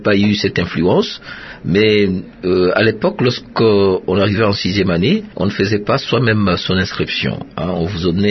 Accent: Mbandaka, Équateur, DR Congo; also born or lived in Boende; je suis arrivé à Mbandaka où je grandis et j'ai commencé mes études primaires à Mbandaka, à l'Athénée Royale.

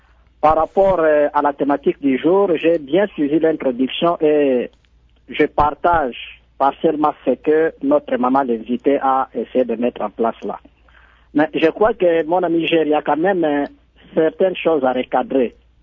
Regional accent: Bandundu, Kwilu, DR Congo; Moi, j'ai grandi à Bandundu-Ville

